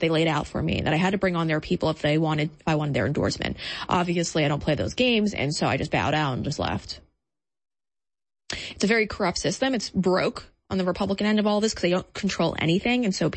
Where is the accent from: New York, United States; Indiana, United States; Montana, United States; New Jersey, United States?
New York, United States; Obviously, I'm from New York.